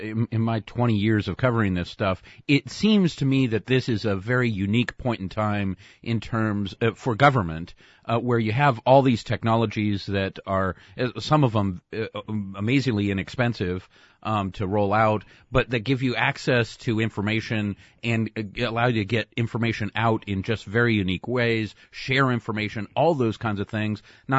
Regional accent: California, United States; I was raised in the Silicon Valley, and I've seen all these Silicon Valley folks come into Washington

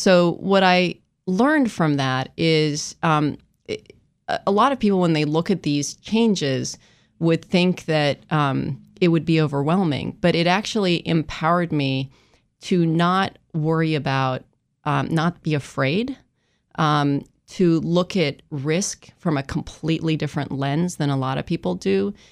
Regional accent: Tehran, Tehran Province, Iran; I grew up in Iran. I was born and raised in Tehran, Iran.

